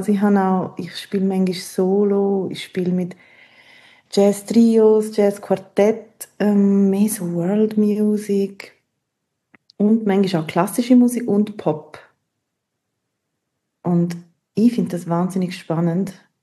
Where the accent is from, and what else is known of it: Graubünden, Switzerland; born or raised there